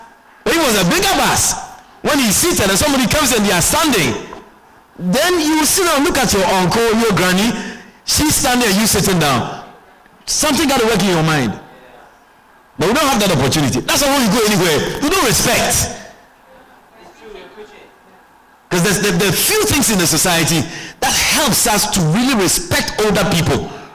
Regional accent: Guyana; I came from Georgetown to the East Bank. I should sit down here for 2 hours?

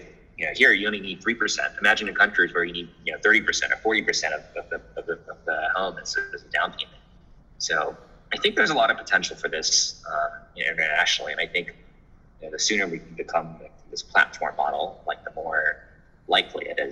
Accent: Hong Kong; now in United States; So I'm actually from Hong Kong. I immigrated to the United States about 7 years ago

